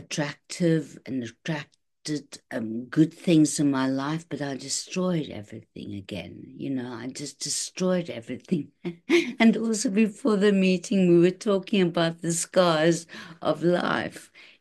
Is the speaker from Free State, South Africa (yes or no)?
no; Cape Town, Western Cape, South Africa; moved away as an adult; now in United Kingdom; I'm from Cape Town. I've lived in the UK for many, many years